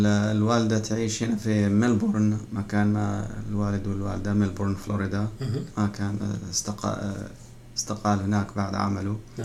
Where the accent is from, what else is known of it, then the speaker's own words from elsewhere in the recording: Gaza, Gaza Strip, Palestine; also born or lived in Jeddah, Saudi Arabia / Cairo, Egypt / England; أنا من غزة من فلسطين، ولدت في جدة السعودية، وعشت في أماكن مختلفة مع ظروف الحرب هناك، ودرست في أماكن مختلفة حسب وين ما سافرنا.